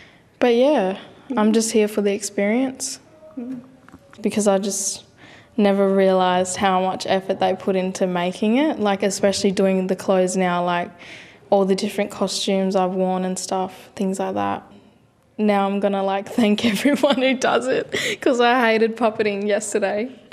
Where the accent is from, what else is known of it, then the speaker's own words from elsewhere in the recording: Perth, Western Australia, Australia; I'm from Perth. I'm a Noongar Yorga